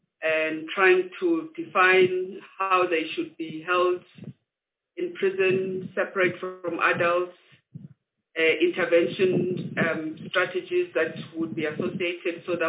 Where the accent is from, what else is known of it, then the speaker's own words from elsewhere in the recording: Mthatha, Eastern Cape, South Africa; I am a child of the Eastern Cape in Umtata, and I was raised in the Eastern Cape, went to school there, boarding school